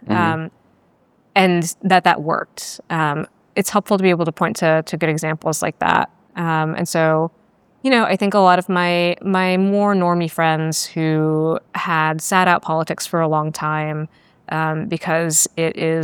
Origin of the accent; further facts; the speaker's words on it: Texas, United States; growing up in Texas and the accessibility of the sky.